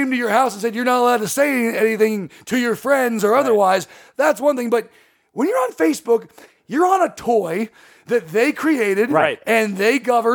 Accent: California, United States; The thing that's been most maddening about seeing these people that I grew up with in Orange County

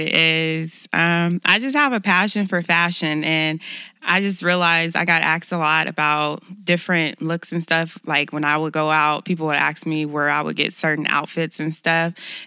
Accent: Sacramento, California, United States; So I'm born and raised in Sacramento.

